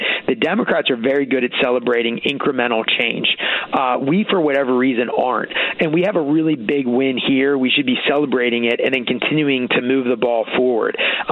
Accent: Pennsylvania, United States; Look, we're both from Pennsylvania. We don't like salt because Pennsylvania is relatively lower taxed.

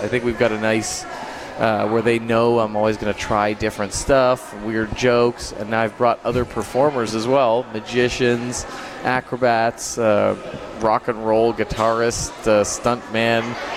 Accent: Canada; I grew up in Canada, so I'm Canadian

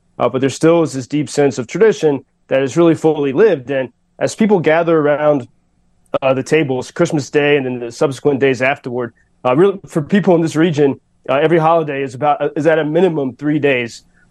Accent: United States; it was uncomfortable for me as an American.

